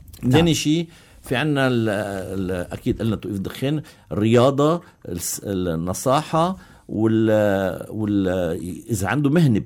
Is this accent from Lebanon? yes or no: yes; Lebanon; نحن بنعتبر الاكل عندنا بلبنان بيزا اكثر شيء بالخبز